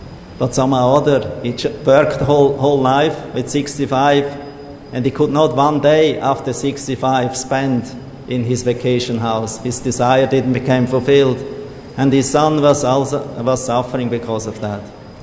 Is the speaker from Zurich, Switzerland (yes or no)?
yes; Zurich, Switzerland; I came to my hometown. It was in Switzerland, near Zurich.